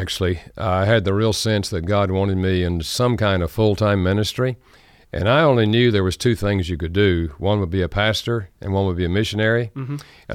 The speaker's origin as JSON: {"language": "English", "region": "North Carolina", "country": "United States", "tie": "born or raised there", "accent": "Southern American", "said": "Oh, well, I grew up in North Carolina. Thus, I have a Southern American accent. I grew up in a Christian home."}